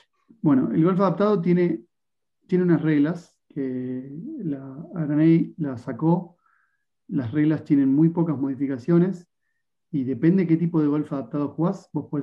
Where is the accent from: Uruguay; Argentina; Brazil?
Argentina; Ranelagh, Buenos Aires Province; born there; nací en Ranelagh a una cuadra y media de club